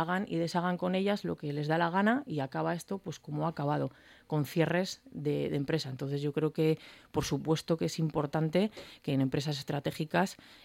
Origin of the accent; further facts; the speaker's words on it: Basque Country, Spain; yo además en concreto, que soy de Aiaraldea